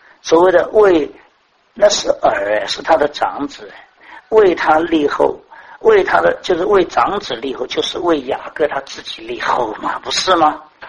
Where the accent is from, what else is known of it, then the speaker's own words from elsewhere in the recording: China; 我们中国人很搞这套东西的，不是这样吗？